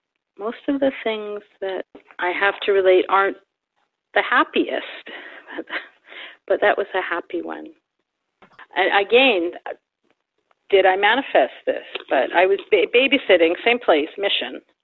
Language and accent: English; Vancouver, British Columbia, Canada; Like, I am a city kid. We lived out there in the country for like 2 years. Mm-hmm. Like, I grew up in Vancouver, total city kid.